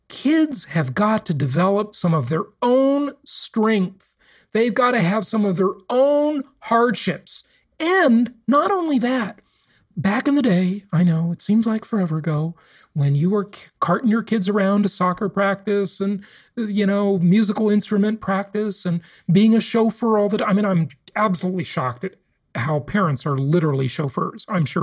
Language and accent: English; Los Angeles, California, United States; And I used to ride my bike all over Los Angeles, like miles and miles and miles away from my home.